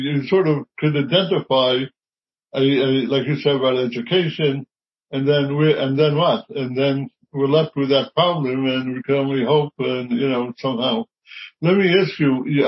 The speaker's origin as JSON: {"language": "English", "country": "United States", "said": "As an American"}